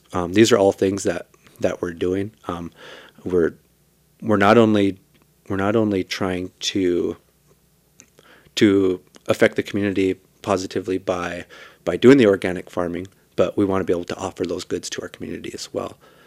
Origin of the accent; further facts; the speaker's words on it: Winnebago, Nebraska, United States; So my background, I was born and raised in Winnebago. I'm a tribal member there